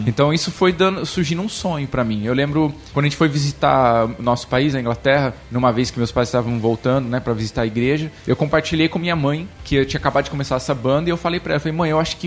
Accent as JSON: {"language": "Portuguese", "town": "Presidente Prudente", "region": "São Paulo", "country": "Brazil", "tie": "born or raised there", "said": "Eu tava em Presidente Prudente, interior de São Paulo. Eu fui pra lá quando tinha 12 anos, eu acho, então eu passei minha adolescência em Presidente Prudente."}